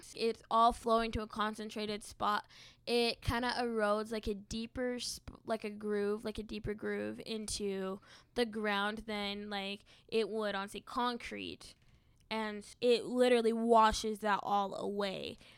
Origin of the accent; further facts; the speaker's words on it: Tremont, Utah, United States; As I mentioned before, I'm from Tremont, and there's been a lot of flooding just in Box Elder County in general.